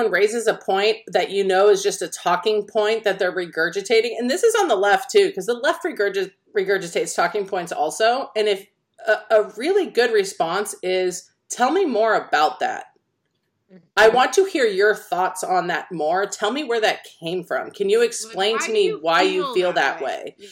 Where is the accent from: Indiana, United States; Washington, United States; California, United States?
California, United States; Pleasanton; Like I grew up in Pleasanton, California. There's a ton of money there, okay?